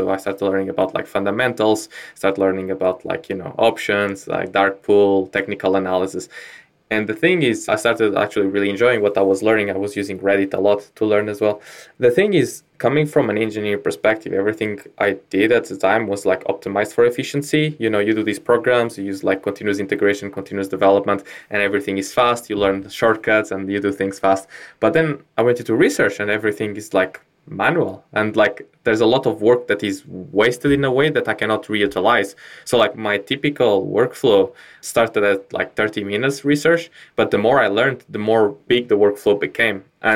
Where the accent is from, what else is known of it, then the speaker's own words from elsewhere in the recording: Portugal; English is a second language; moved away as an adult; also born or lived in London; I'm originally from Portugal.